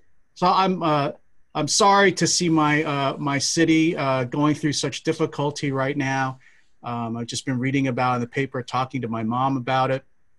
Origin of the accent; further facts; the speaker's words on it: Philadelphia, Pennsylvania, United States; The Philadelphia that I grew up in, of course, is very different than the one you all are in now. I grew up in the Philadelphia of the movie Rocky